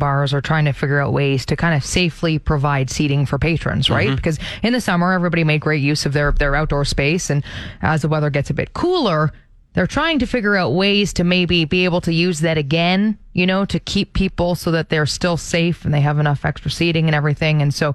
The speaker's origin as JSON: {"language": "English", "country": "Canada", "said": "But I was thinking, I was like, we're Canadian. Like, we can manage that."}